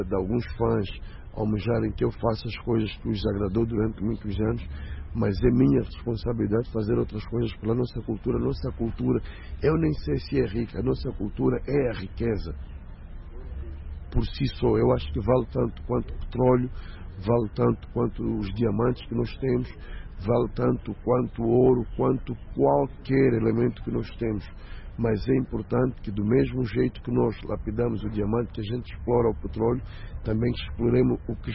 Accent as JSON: {"language": "Portuguese", "country": "Angola", "said": "nós somos angolanos"}